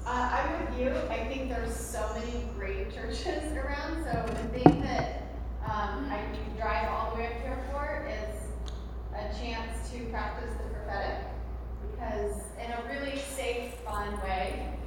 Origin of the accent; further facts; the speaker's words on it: Phoenix, Arizona, United States; I'm from Phoenix. I have four kids.